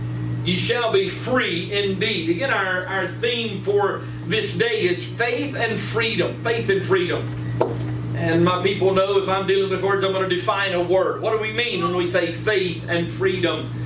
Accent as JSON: {"language": "English", "region": "North Carolina", "country": "United States", "tie": "born or raised there", "said": "we had fireworks when I grew up in North Carolina, and we'd have some celebration things, but nothing like what we have out here."}